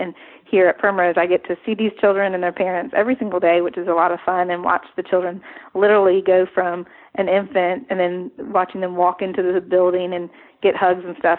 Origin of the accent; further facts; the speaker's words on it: Austin, Texas, United States; now in Greenville, United States; Well, I'm originally from Austin, Texas, and my husband, Tim, is originally from Bowie, Maryland, and we found Greenville via Furman.